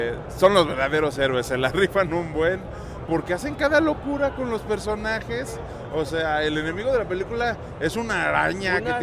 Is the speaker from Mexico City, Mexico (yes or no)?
yes; Mexico City, Mexico; No, de acá, de Ciudad de México. Somos de Ciudad de México, de Iztapalapa.